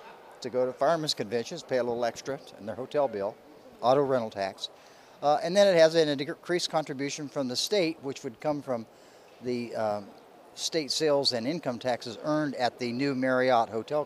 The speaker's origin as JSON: {"language": "English", "town": "Fort Wayne", "region": "Indiana", "country": "United States", "said": "I come from Fort Wayne."}